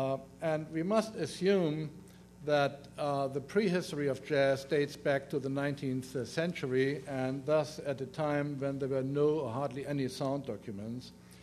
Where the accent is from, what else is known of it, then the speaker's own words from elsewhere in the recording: Germany; accent: German; English is a second language; You all know that I'm not an English speaker, so please bear with me and my very heavy German accent.